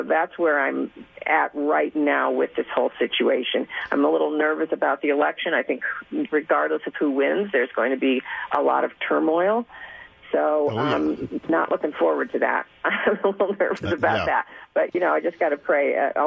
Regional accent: Cleveland, Ohio, United States; I'm Irish Catholic from Cleveland. I've been a Democrat all my life, right?

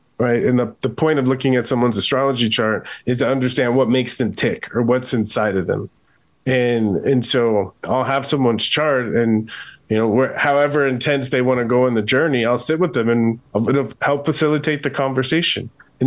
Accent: San Diego, California, United States; So, you know, I grew up in San Diego. I was a huge Padres fan

